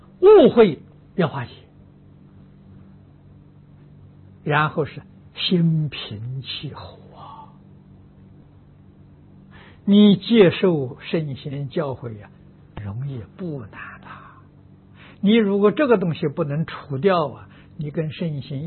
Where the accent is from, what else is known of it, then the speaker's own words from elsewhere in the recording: Anhui, China; moved away; 我们家乡属于桐城派的地盘，所以农村里面都有私塾啊